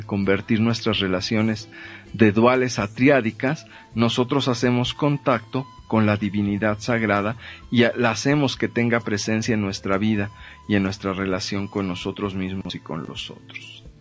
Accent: Mexico; Desafortunadamente, como mexicanos

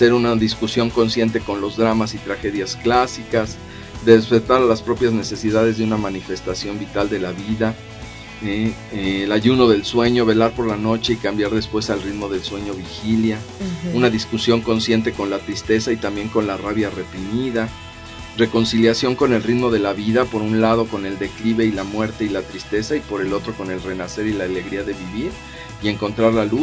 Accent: Mexico; Como mexicanos católicos, la Iglesia católica no reconoce la reencarnación.

